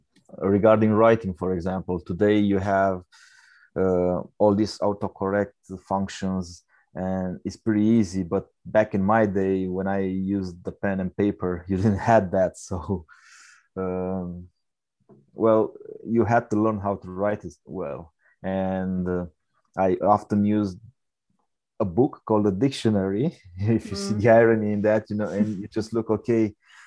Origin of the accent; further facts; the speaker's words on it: Romania; first language Romanian; English is a second language; So my mother tongue, if I may use this expression, is Romanian. I also speak French, I speak English and Italian